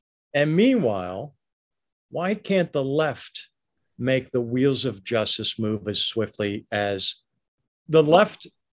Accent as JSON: {"language": "English", "region": "Pennsylvania", "country": "United States", "tie": "born or raised there", "said": "Hey, listen, I will never forgive my home state of Pennsylvania for going red in 2016, ever."}